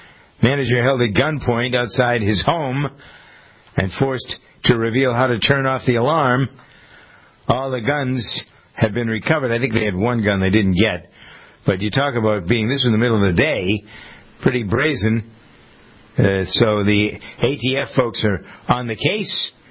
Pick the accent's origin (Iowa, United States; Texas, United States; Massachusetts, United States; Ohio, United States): Massachusetts, United States; Oh, I must be liberal because I come from Massachusetts, right?